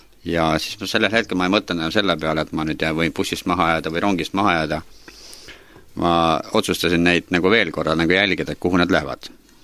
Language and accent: Estonian; Võru, Võru County, Estonia; ma olen Võrust pärit kuskilt kaugelt Eestima otsast